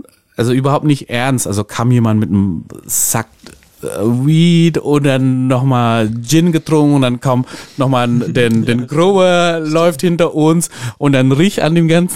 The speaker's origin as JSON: {"language": "German", "region": "Jakarta", "country": "Indonesia", "moved": "yes", "lives_now": "Metzingen, Germany", "said": "ich komme ja aus Jakarta und ich habe ja niemals, als ich klein war, geträumt"}